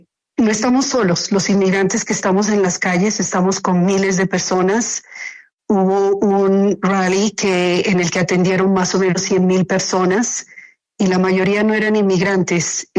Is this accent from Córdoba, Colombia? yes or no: no; Pasto, Nariño, Colombia; moved away as an adult; yo soy pastusa. Yo nací en Pasto y crecí en Pasto. Sí, salí de Pasto a los 23 años.